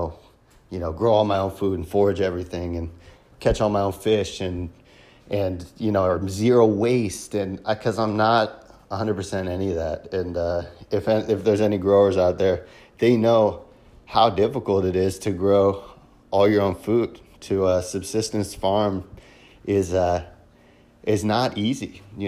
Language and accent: English; Palm Beach Gardens, Florida, United States; So ever since I returned back to my hometown, Palm Beach Gardens, Florida, in 2016 from my travels, I decided to start an edible landscaping company.